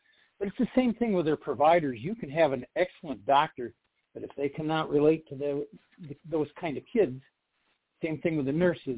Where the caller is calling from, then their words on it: Michigan, United States; Peninsula of Michigan.